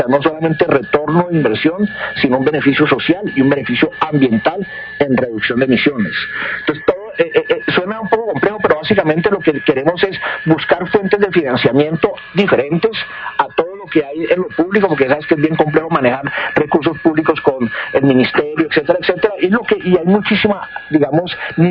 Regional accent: Costa Rica; yo me crié en Costa Rica. Costa Rica es un país chiquitico

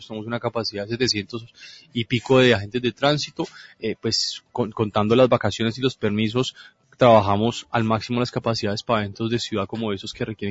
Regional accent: Cali, Valle del Cauca, Colombia; también creo que es importante que como caleños hagamos una reflexión.

